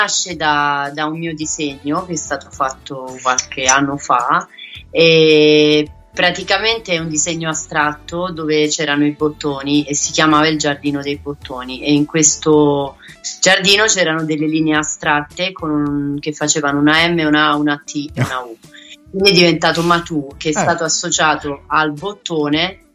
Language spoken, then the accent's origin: Italian; Potenza, Basilicata, Italy; also born or lived in Viterbo; now in Grosseto, Italy; e mi sono trasferita da Potenza, dalla Basilicata, fino a Viterbo, per poi arrivare a Grosseto.